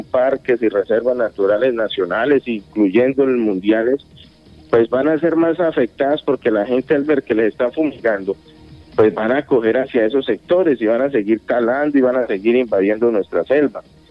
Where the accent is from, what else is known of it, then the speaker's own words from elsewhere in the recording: Caño Azul, Guaviare, Colombia; crecí y nací allá en Caño Azul, en la vereda del Retorno.